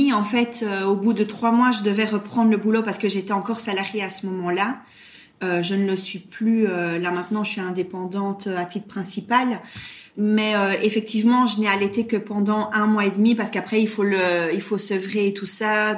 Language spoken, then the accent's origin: French; Brussels, Belgium; À l'origine, je suis bruxelloise. Donc, et ça fait quand même pas mal d'années que j'habite maintenant dans les Ardennes belges. D'où mon accent.